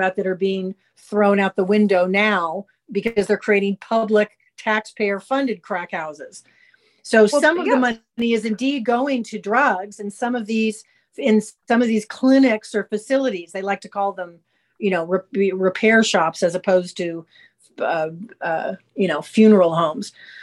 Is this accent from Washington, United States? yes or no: no; San Fernando Valley, California, United States; I lived through that growing up in the San Fernando Valley and everything.